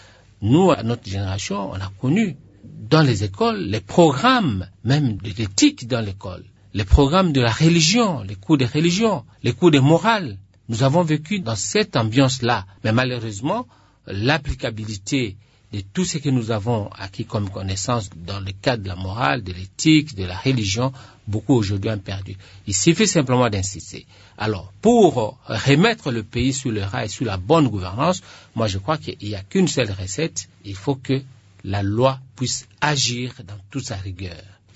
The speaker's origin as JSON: {"language": "French", "country": "DR Congo", "said": "Je me suis dit, en tant que Congolais, il faudrait que je puisse agir."}